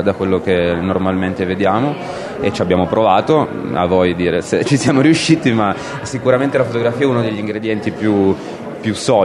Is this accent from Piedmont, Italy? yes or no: yes; Turin, Piedmont, Italy; sono torinese di nascita e crescita e combinazione compio 39 anni quest'anno